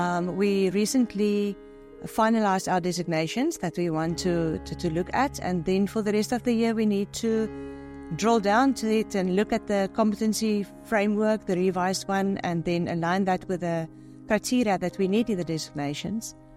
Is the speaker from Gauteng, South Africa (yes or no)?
no; Paarl, Western Cape, South Africa; I grew up in Paarl, so grape production and the vineyards were also always part of the scenery